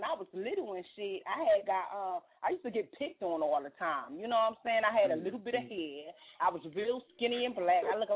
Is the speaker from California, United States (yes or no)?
no; New Jersey, United States; now in Memphis, United States; Yeah, I'm from New Jersey, but I live in Memphis now.